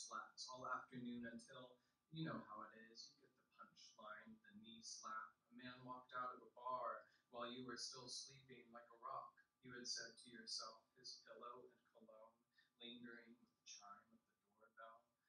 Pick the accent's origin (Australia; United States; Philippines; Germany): United States; the South; I was raised pretty predominantly in the South